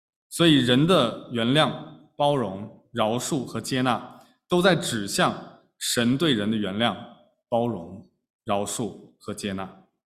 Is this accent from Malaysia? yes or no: no; China; 我们中国人都很讲面子